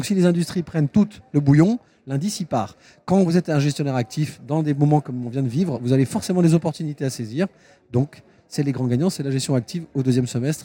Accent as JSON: {"language": "French", "country": "France", "said": "Ouais, on est français, il faut qu'on se paye."}